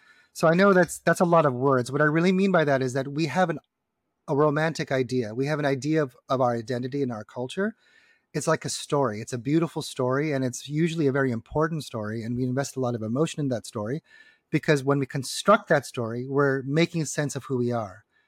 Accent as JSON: {"language": "English", "town": "Madison", "region": "Wisconsin", "country": "United States", "tie": "born or raised there", "said": "Yes, I am. Born and raised. I'm a Wisconsin boy. I'm from Madison, Wisconsin."}